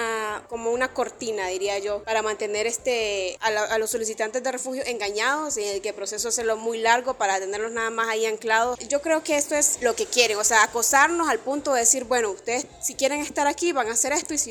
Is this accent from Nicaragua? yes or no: yes; Nicaragua; como mujer nicaragüense, nos vamos conociendo